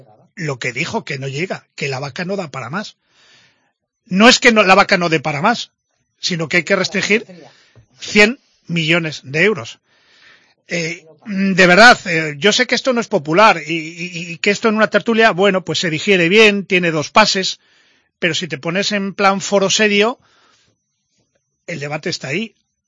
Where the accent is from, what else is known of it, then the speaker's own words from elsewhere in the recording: Cantabria, Spain; Y como cántabro, que ahora quiero tocar